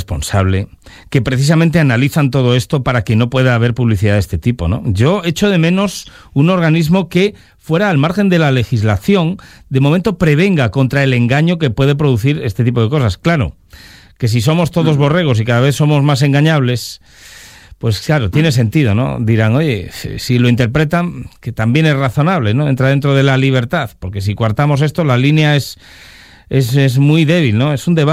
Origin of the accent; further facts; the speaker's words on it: León, Castile and León, Spain; para los que somos de León